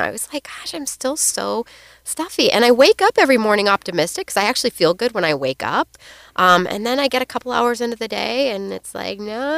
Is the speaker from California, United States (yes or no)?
yes; California, United States; And I grew up in California where we didn't have a whole lot of, like college sports